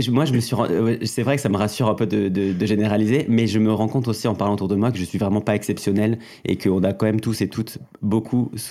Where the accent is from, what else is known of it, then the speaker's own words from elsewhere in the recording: Mauvezin, Occitanie, France; J'ai grandi dans le Gers, un petit département pas loin de Toulouse. En général, je dis que je viens de Toulouse. C'est plus simple pour tout le monde, parce qu'il n'y a pas de grande ville dans le Gers.